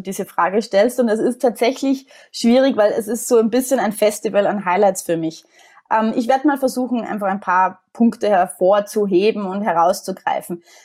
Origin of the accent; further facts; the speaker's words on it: Austria; Jetzt bin ich Österreicherin, wie man unschwer erkennen kann, und wie viele Österreicher bin ich absolut Wintersportfanatisch.